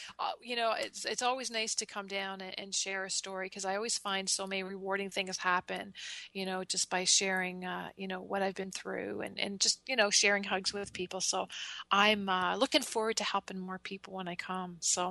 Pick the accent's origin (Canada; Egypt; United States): Canada; Winona, Ontario; I'm up here in Canada. And my hometown is Winona, which we're in the Niagara region of Southern Ontario.